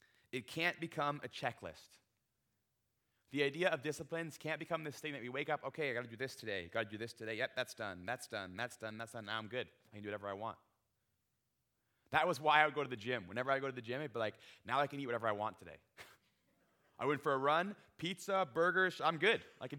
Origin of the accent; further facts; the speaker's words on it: Ontario, Canada; So I went to school out in Abbotsford, but I'm from Ontario, so I would go home every Christmas